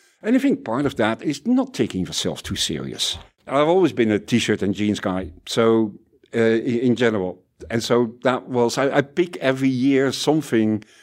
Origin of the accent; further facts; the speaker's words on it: Netherlands; And also, I'm Dutch